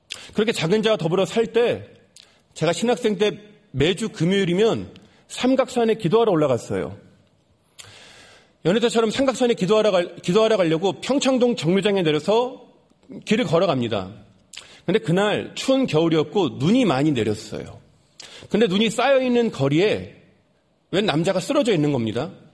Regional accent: Chuncheon, Gangwon, South Korea; 제가 그 신학생 때 주말이면 제 고향 강원도 춘천에 내려가서 고향 교회에서 매주마다 봉사를 합니다.

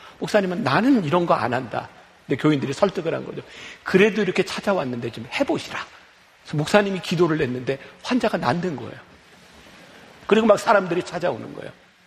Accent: South Korea; 왜냐면 저는 한국 사람이라 그런지 이 국악의 연주를 들을 때마다

